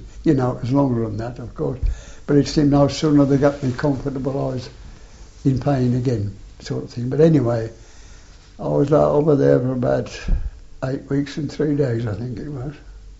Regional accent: England, United Kingdom; Have mercy on me, I'm English.

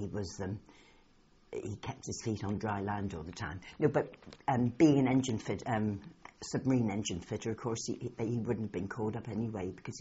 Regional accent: West Alvington, South West England, United Kingdom; born there; I was born in West Alvington, near Kingsbridge in Devon, on the 21st of January, 1929.

